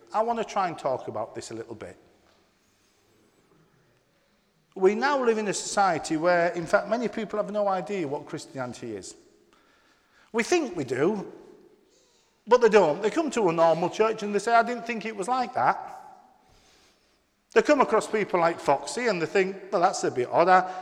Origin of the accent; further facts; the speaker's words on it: Yorkshire and the Humber, United Kingdom; I'm a Yorkshireman